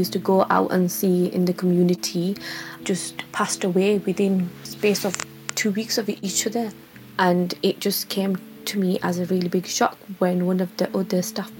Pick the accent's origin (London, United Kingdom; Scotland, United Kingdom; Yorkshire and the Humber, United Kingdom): Yorkshire and the Humber, United Kingdom; Bradford; I'm from Bradford and I'm a mental health support worker.